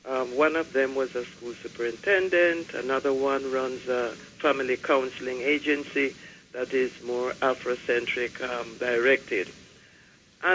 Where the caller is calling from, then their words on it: Brooklyn, New York, United States; Brooklyn.